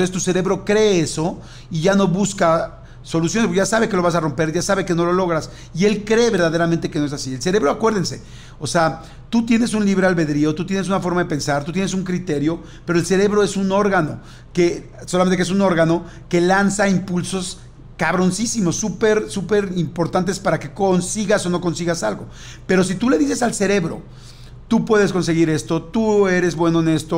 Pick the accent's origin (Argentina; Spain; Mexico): Mexico; Ciudad Juárez, Chihuahua; Y soy de Ciudad Juárez, y Ciudad Juárez es número uno.